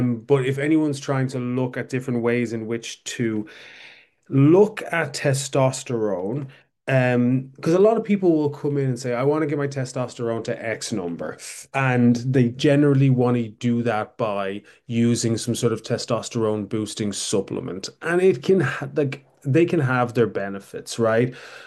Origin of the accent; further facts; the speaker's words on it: Ireland; I'm Irish